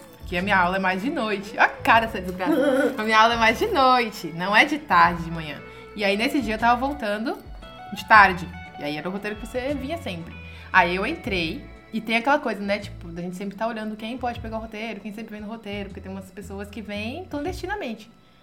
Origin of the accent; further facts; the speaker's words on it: Camaçari, Bahia, Brazil; A gente é de Camaçari, certo?